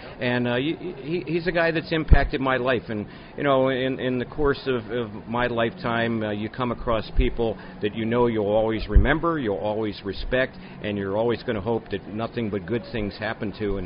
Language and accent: English; East Coast, United States; born there; also born or lived in Midwest; I was born on the East Coast and worked for a long time in the Midwest, so, there was a lot of trepidation as far as coming out West.